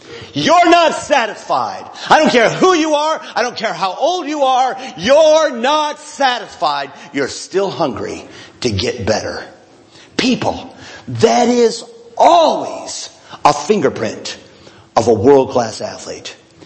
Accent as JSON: {"language": "English", "region": "Washington", "country": "United States", "tie": "born or raised there", "said": "Oh, I loved him because he was from Washington, my home state."}